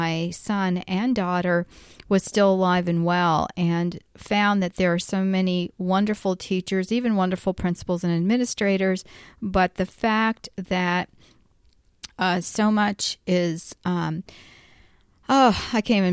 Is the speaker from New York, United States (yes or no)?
no; Florida, United States; Because I'm from Florida, too.